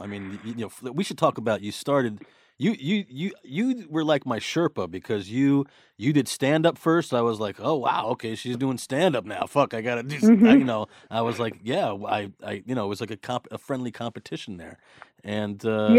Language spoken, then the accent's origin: English; Brooklyn, New York, United States; It was very Tarantino-esque. That's what it was like growing up in Brooklyn.